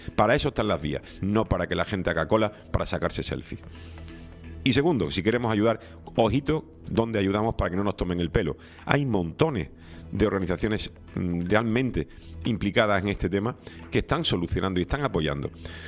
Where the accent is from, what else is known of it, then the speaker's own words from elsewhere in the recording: Canary Islands, Spain; me alegra de que nos apoye como canario